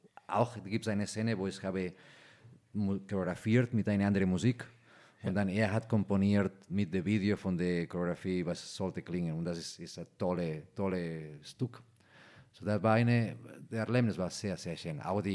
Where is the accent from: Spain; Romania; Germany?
Spain; German is a second language; ist immer etwas als Spanier mir gefällt.